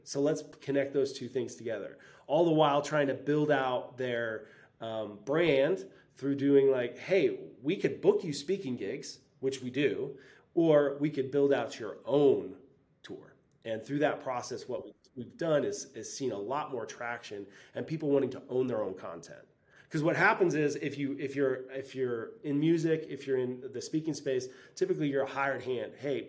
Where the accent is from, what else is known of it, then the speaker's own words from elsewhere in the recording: Midwest, United States; So I come from, I was a third generation pastor growing up in the Midwest.